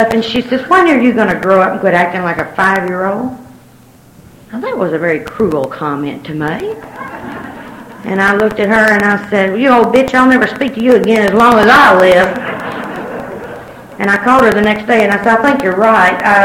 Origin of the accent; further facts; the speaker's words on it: Little Rock, Arkansas, United States; I was raised in Little Rock during the 50s, during the integration crisis